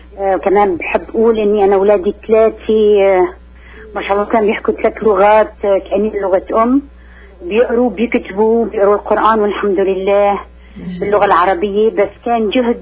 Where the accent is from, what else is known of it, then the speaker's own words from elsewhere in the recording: Aleppo, Aleppo Governorate, Syria; accent: Aleppine; والله أنا لهجة حلبية، أنا حلبية الأصل